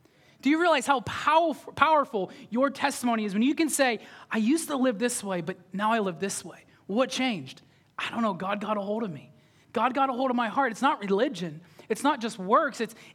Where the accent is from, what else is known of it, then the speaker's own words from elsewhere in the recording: United States; I thought I knew for 25 years because I grew up in America and I'd been to church before.